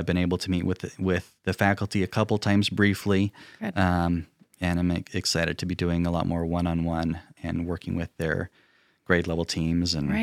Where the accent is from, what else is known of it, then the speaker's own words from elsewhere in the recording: Salem, Utah, United States; now in Provo, United States; I grew up in Salem. And so we moved back down here to Provo